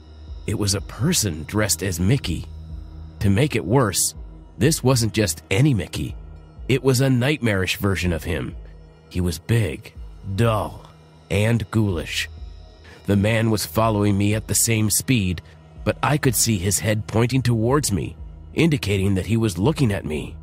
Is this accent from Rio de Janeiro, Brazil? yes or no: yes; Rio de Janeiro, Brazil; I was born and raised in Brazil. And although Brazil is a beautiful place, my parents were really poor people living in Rocinha, a favela in Rio de Janeiro.